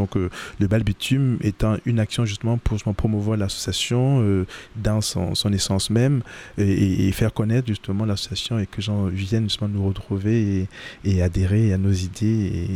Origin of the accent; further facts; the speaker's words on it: Cameroon; il y en a une au Cameroun, mon pays d'origine.